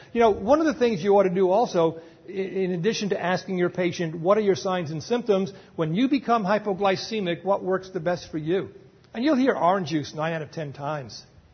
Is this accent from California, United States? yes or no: yes; California, United States; By the way, I'm from California.